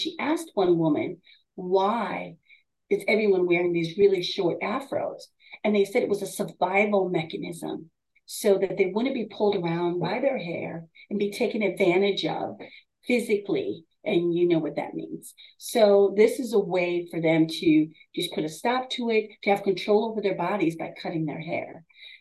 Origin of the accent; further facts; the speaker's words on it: Bridgeport, Connecticut, United States; growing up in Bridgeport, Connecticut, and the projects of Bridgeport has allowed me, afforded me an opportunity to have a story that's unique